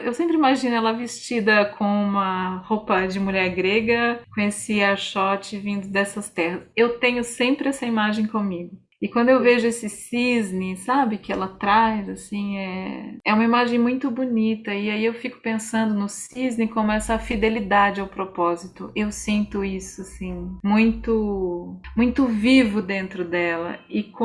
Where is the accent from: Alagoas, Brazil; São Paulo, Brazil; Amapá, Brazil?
São Paulo, Brazil; Mogi Mirim; E eu sou de Mogi Mirim, interior de São Paulo.